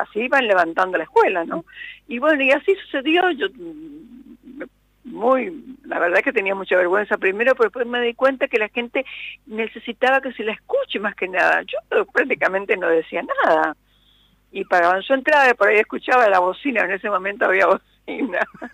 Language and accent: Spanish; Posadas, Misiones, Argentina; also born or lived in San Antonio / Encarnación; Mi hermana nació en Iguazú, pero después al poco tiempo, éramos niñas aún, ya nos vinimos para Misiones, para Posadas, no encontramos lugar, fuimos a Encarnación a vivir un tiempito, después ya volvimos a Posadas y nos quedamos definitivamente, aunque en diferentes lugares